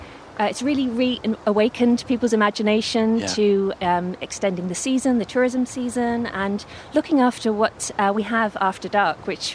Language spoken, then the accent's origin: English; London, United Kingdom; born there; also born or lived in Mayo, Ireland; I was, yeah. 50-50, so I'm half Londoner, half Mayo.